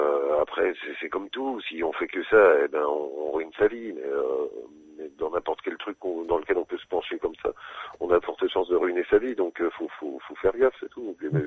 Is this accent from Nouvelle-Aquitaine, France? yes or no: no; Dijon, Bourgogne-Franche-Comté, France; non, je suis pas de Paris. On m'a souvent affublé de cette expression Titi parisien. Je suis pas du tout parisien. Et c'est … un autre chanteur